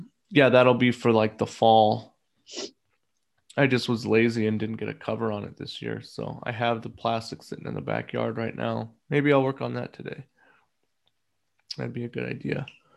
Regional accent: Portland, Oregon, United States; It reminds me of the house that I grew up in Northwest Portland.

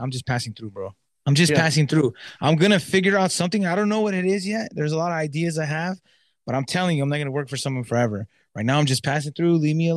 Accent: California, United States; Yeah, I'm from the Inland Empire. So like, it was like a desert, you know what I mean? It was like hot all the time.

